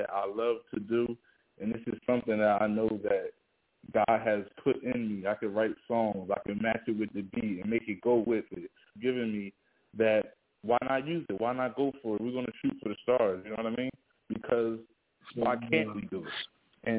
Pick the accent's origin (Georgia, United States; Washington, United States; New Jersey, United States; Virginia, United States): New Jersey, United States; Trenton; which is my middle name. I'm from Trenton, New Jersey, section to be exact.